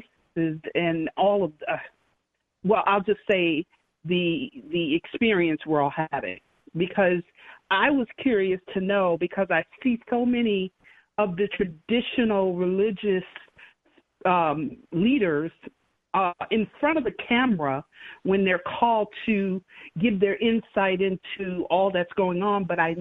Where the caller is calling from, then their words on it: Illinois, United States; I'm actually calling from the northwest suburbs of the Chicago area.